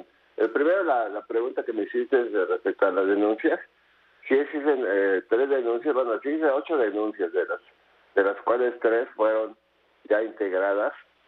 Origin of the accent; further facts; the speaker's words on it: Cuernavaca, Morelos, Mexico; yo toda mi vida he vivido en Cuernavaca. Soy oriundo de Cuernavaca, aquí nací.